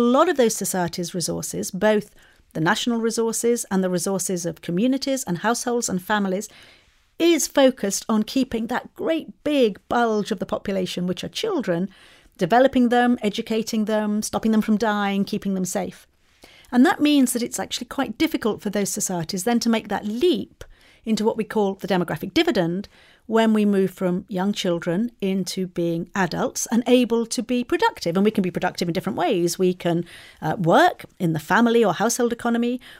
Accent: Malaysia; now in Singapore; one of the boys that I went to school with, who lives in my hometown back in Malaysia, he wanted to marry me. I didn't want to get married because I love my life in Singapore.

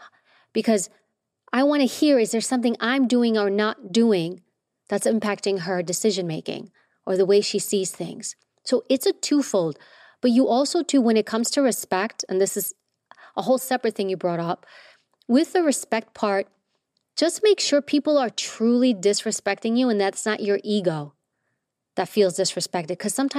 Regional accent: Queens, New York, United States; I'm Greek. I grew up in New York and Queens.

